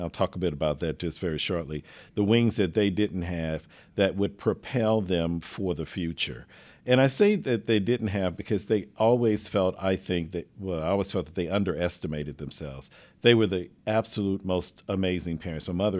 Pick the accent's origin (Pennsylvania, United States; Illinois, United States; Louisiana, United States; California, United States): Louisiana, United States; Lake Charles; also born or lived in New Orleans; now in Houston, United States; So I grew up in Lake Charles, Louisiana, mm-hmm. and spent the majority of my adult life in New Orleans.